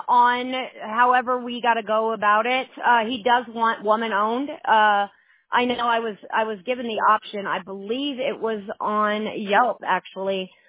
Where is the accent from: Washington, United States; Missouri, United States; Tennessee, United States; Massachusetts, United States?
Missouri, United States; now in Colorado, United States; My husband's from here, Colorado. Okay. I'm actually from Missouri, so.